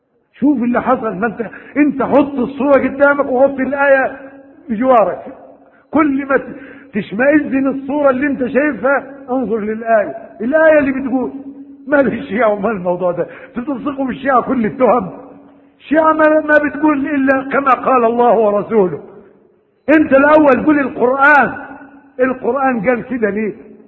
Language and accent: Arabic; Egypt; في منطقة عندنا في مصر